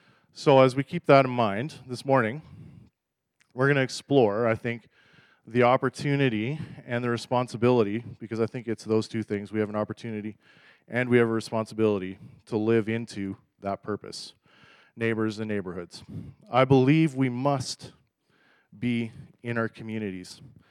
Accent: Winkler, Manitoba, Canada; I grew up in Winkler, or south of Winkler, and lived in four countries and a few other things. So I'm definitely not a local.

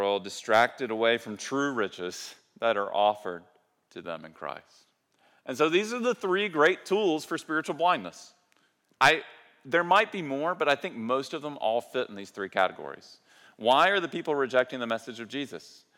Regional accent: the South, United States; accent: southern; I hate that soul and soil are so similar, and my accent is so southern, and like, it just doesn't work for me.

